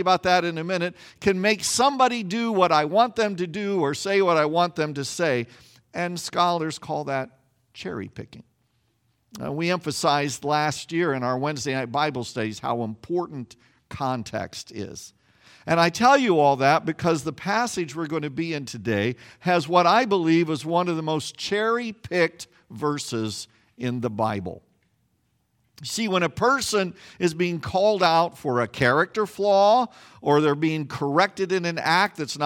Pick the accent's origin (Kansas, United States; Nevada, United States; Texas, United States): Kansas, United States; I was a kid growing up in Kansas, we had several wheat farmers in our congregation